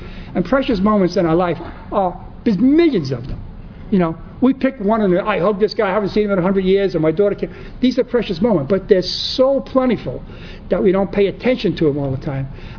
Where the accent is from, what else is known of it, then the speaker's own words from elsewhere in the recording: Bronx, New York, United States; I mean, I'm Bronx Irish Catholic brought up. I was an altar boy.